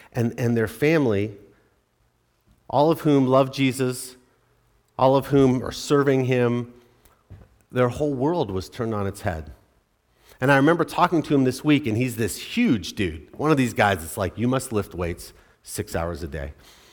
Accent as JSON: {"language": "English", "town": "Ann Arbor", "region": "Michigan", "country": "United States", "lives_now": "Columbus, United States", "said": "I experienced this when I came to Columbus. I was from Ann Arbor, and I came to Columbus."}